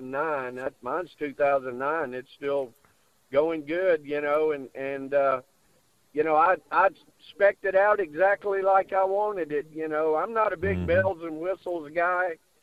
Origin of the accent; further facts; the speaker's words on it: Louisiana, United States; I grew up in Louisiana, so, you know, I got to stick to the old community coffee.